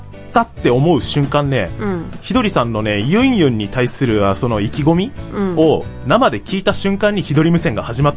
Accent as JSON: {"language": "Japanese", "town": "Nerima", "region": "Tokyo", "country": "Japan", "tie": "born or raised there", "said": "だって私の地元練馬はずっと練馬ナンバーがありますから。"}